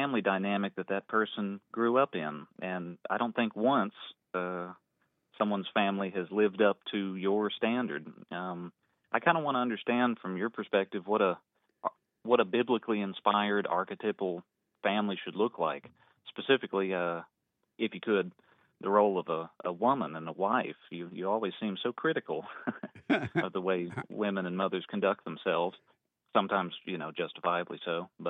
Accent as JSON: {"language": "English", "region": "Alabama", "country": "United States", "tie": "born there", "said": "I was born in Alabama, so since 1996."}